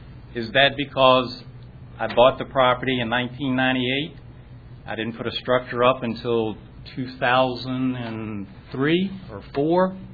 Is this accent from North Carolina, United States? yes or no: no; Newport News, Virginia, United States; also born or lived in Richmond, Virginia; Born and raised in Virginia. Born in Richmond. Grew up in Newport News.